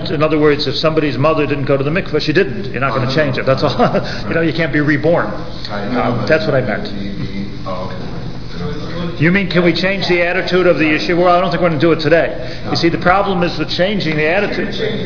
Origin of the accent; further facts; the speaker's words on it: United States; I'm an American. I feel very American.